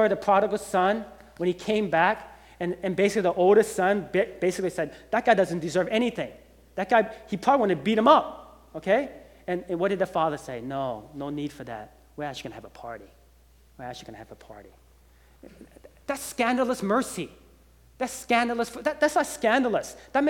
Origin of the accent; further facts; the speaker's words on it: Georgia, United States; You know, I grew up in Georgia, and you know, I don't know if you know, but John Wesley actually went to Georgia.